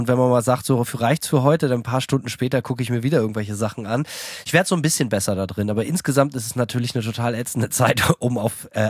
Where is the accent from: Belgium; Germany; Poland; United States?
United States; Ist halt einfach so, ich bin Amerikaner.